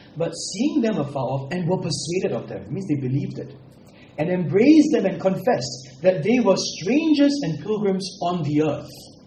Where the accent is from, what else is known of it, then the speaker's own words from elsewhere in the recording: Singapore; I was born here in Singapore. I'm a Singapore citizen. I was raised here. I went to schools here in Singapore. I don't even speak an Indian language properly.